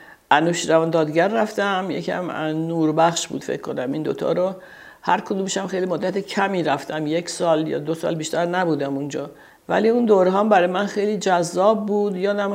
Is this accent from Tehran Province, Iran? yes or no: yes; Tehran, Tehran Province, Iran; ما بزرگ شدی تهرانیم، یعنی ما در تهران از موقعی چشوا کردم، از گذر وزیر دفتر که تو شاپور بود، اونجا یه خاطرات خیلی خوب بچگی منه. بعد مرتب تهران بودیم، تهران بودیم، از یه محله میرفتیم توی محله دیگه